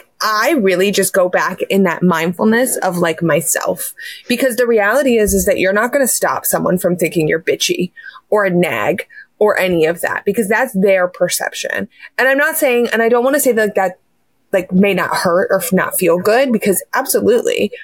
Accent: Pennsylvania, United States; accent: Pennsylvania; Yeah, that's exactly what my Pennsylvania accent sounded like.

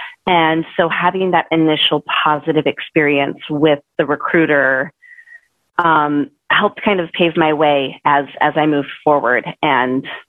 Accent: Pacific Northwest, United States; I grew up in the Pacific Northwest. It's a very, very liberal place in which to grow up.

